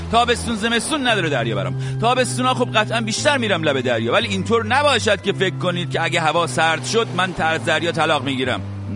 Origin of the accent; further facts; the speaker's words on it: Iran; گفت ترک هستی؟ گفتم نه نظر لطف شماست، من ایرانی هستم.